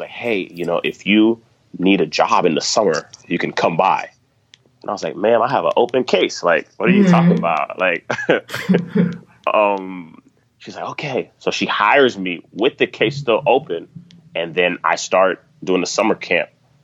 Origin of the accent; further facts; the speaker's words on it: North Miami, Florida, United States; Yeah, so I'm from North Miami, Florida, USA.